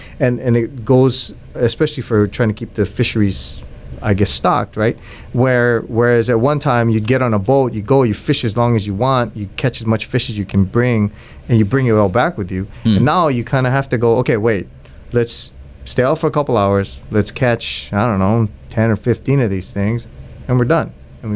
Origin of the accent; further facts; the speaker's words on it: Hawaii, United States; I grew up on the Big Island.